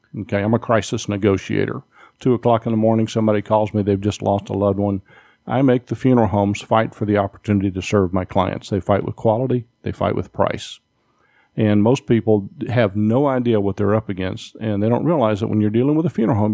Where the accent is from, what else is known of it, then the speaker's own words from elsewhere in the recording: Louisiana, United States; also born or lived in Texas; Well, I'm a Texas transplant to Louisiana, and I grew up in Louisiana and went into the Air Force.